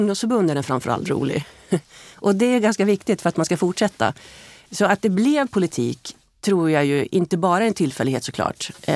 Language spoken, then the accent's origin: Swedish; Hällefors, Örebro County, Sweden; born there; Jag är ju född i Hällefors.